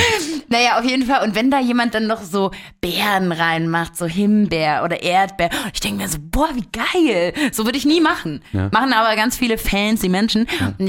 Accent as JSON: {"language": "German", "region": "Berlin", "country": "Germany", "lives_now": "Munich, Germany", "said": "ich komme aus Berlin."}